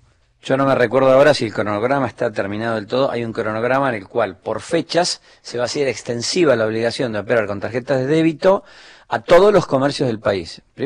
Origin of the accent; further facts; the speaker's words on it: Argentina; como en la Argentina, somos argentinos